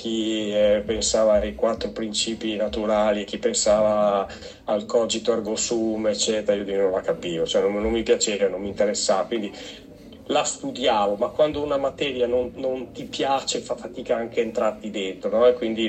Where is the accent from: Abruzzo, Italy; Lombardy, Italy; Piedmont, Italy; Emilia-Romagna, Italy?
Lombardy, Italy; Arese; Perché poi io sono di Arese, no? Arese è una città a nord di Milano